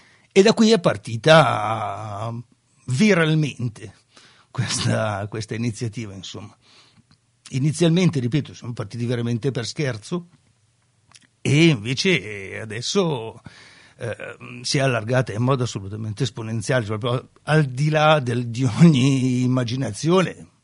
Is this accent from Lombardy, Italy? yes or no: yes; Buscate, Lombardy, Italy; un progetto che parte anche questo dal mio paese di Buscate